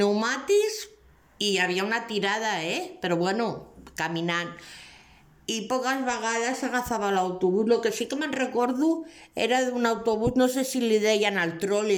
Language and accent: Catalan; Barcelona, Catalonia, Spain; tinc 64 anys i sóc de Barcelona.